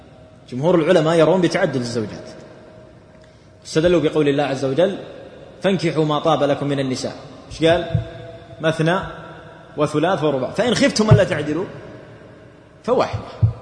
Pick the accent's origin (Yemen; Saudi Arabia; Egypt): Saudi Arabia; الدولة عندنا في السعودية